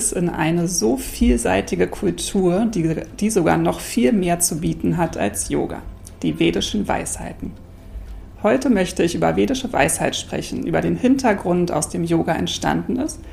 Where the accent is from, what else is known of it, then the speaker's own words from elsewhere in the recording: Berlin, Germany; born there; in Berlin, in meinem Geburtsort, besuche meine Familie und Freunde.